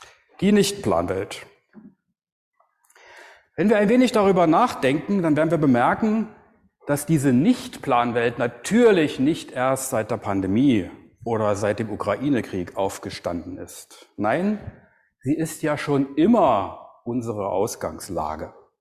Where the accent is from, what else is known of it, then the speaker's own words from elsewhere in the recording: Berlin, Germany; wie damals in Berlin, wo ich aufgewachsen bin.